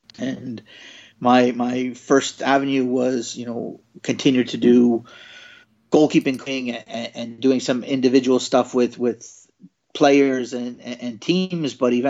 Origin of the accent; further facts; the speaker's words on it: California, United States; also born or lived in New York; I grew up, I was born just outside New York City, but I pretty much grew up in California. And, you know, that for me was where I learned the game.